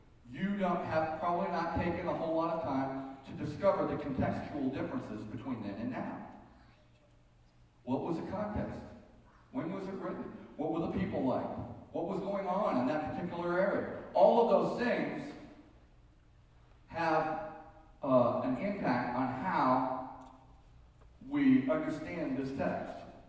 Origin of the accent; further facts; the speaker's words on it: California, United States; I had a pastor in Texas get all over me because I was from California and we voted in Arnold.